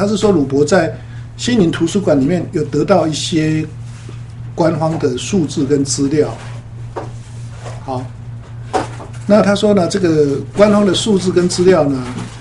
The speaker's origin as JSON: {"language": "Chinese", "country": "Taiwan", "moved": "yes", "lives_now": "United States", "said": "好像我们从台湾来美国移民，你来的时候，我来的时候是什么都没有啊，空空一个皮带进来"}